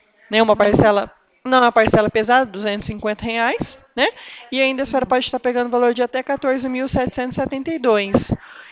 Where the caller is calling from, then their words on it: Presidente Prudente, São Paulo, Brazil; nós estamos entrando em contato com alguns funcionários aí da Prefeitura de Bastos, nós somos aqui de Prudente.